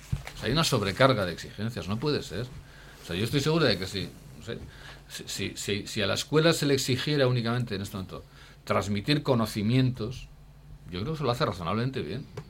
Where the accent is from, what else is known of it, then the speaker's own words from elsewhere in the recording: Basque Country, Spain; nuestra sociedad vasca, pues en algunos casos, por ejemplo, en mi pueblo